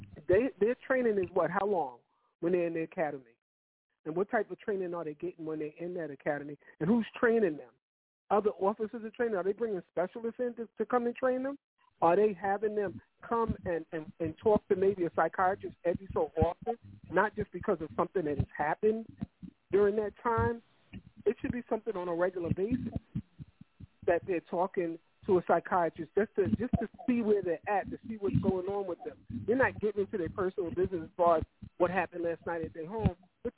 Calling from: Maryland, United States; I'm calling from Maryland.

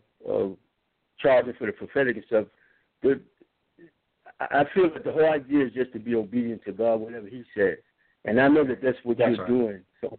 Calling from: Orlando, Florida, United States; I'm calling from Florida.

